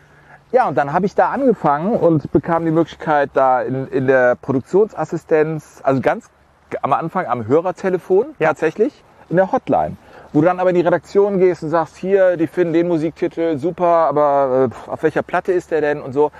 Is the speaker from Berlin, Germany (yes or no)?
no; Cologne, North Rhine-Westphalia, Germany; ich bin in Köln groß geworden